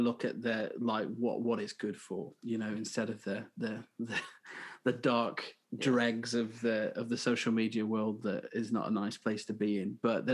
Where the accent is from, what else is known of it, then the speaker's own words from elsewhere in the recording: West Midlands, United Kingdom; We're both from Shropshire in the West Midlands.